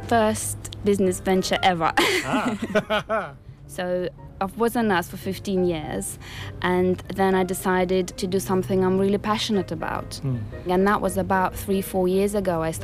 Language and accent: English; Lithuania; I came from Lithuania and grew up in a big farm.